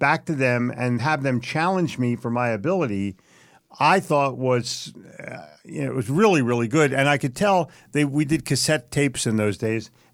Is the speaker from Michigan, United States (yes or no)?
no; Philadelphia, Pennsylvania, United States; I'm from Philly. Boo me.